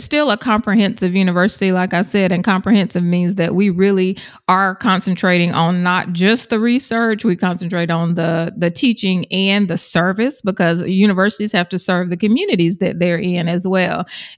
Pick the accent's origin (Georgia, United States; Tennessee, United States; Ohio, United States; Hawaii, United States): Georgia, United States; If you have not noticed my accent by now, I'm from South Georgia as well.